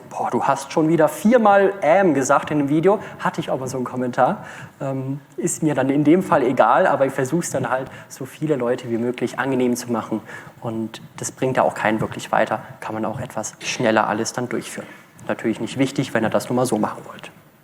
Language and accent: German; Bavaria, Germany; accent: Franconian; Ich komme aus dem Franken, da fränkelt man manchmal auch ein bisschen.